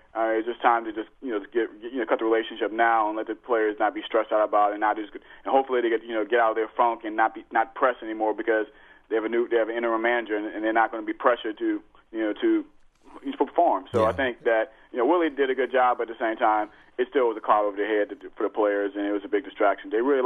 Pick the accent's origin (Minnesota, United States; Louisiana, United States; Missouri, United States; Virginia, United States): Louisiana, United States; New Orleans; I'm from New Orleans. I have a lot of people who hate the Celtics from the 80s.